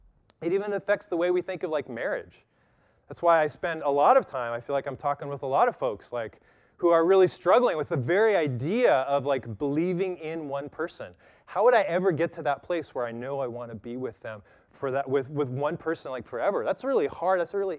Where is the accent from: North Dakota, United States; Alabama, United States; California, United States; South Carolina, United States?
California, United States; Modesto; In the 1980s, when I was growing up in Modesto as a high school student